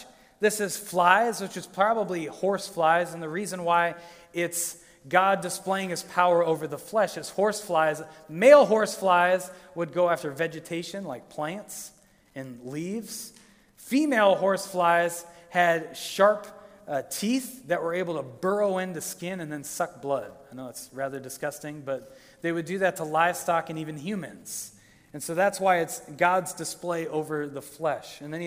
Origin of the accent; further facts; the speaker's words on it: Minnesota, United States; But I grew up in Minnesota, and I remember camping out in the wilderness by a lake in Minnesota